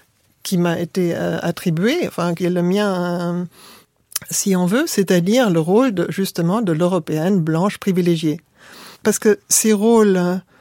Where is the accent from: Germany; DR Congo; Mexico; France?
Germany; French is a second language; en tant qu'Allemande, je suis habituée à être du mauvais côté de l'histoire